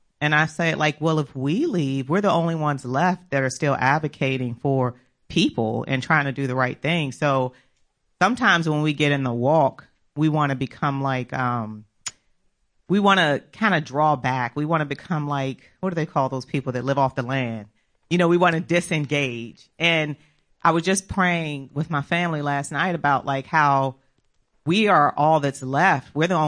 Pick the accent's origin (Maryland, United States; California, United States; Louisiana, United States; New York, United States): Maryland, United States; because I was from Maryland and I'm in the South and people are very Christian in the South.